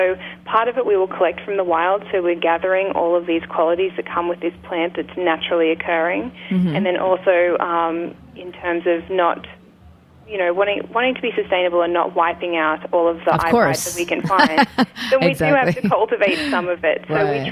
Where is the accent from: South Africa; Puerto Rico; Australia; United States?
Australia; I'm an Australian.